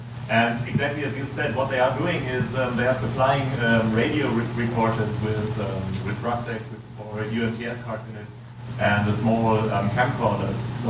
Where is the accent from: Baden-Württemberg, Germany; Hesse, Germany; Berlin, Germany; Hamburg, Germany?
Hamburg, Germany; I'm from Hamburg in lovely Germany